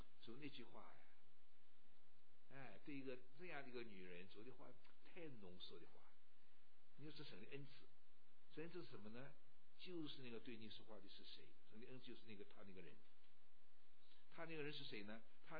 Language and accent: Chinese; China; 我是中国人，活到老了，